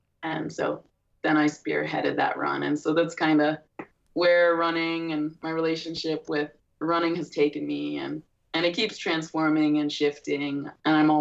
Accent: Akron, Ohio, United States; have tools to do so in an urban environment growing up in Akron, Ohio.

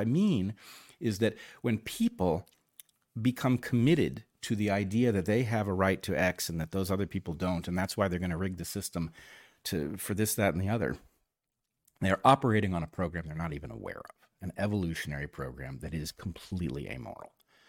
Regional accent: United States; I grew up very much as an American, and it's how I feel.

